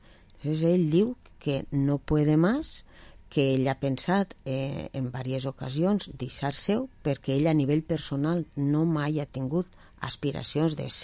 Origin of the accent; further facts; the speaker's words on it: Vila-real, Valencian Community, Spain; Jo soc de Villarreal, estic en Villarreal